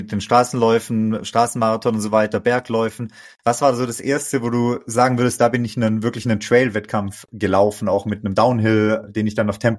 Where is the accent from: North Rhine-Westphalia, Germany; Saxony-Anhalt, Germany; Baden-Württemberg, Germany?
Baden-Württemberg, Germany; Villingen-Schwenningen; ich komme ja aus Villingen-Schwenningen